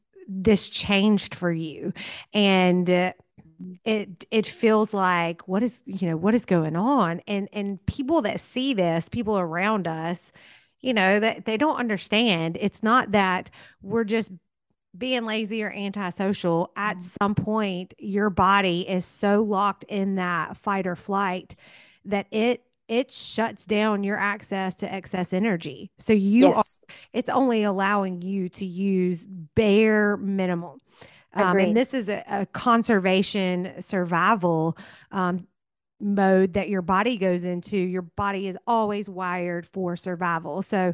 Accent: the South, United States; accent: southern; Take my southern accent out of that.

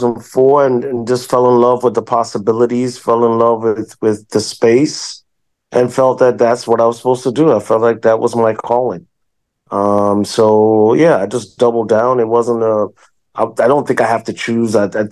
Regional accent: Manchester, Jamaica; I'm from Manchester, Jamaica.

